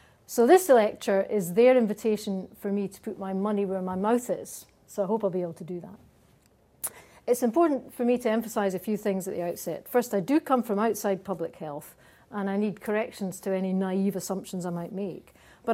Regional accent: Glasgow, Scotland, United Kingdom; It really is a massive pleasure to be invited back to my hometown of Glasgow to talk to you this evening.

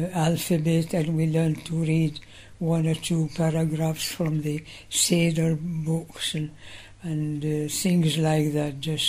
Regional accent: Baghdad, Baghdad Governorate, Iraq; born there; first language Arabic; English is a second language; I was born in Baghdad

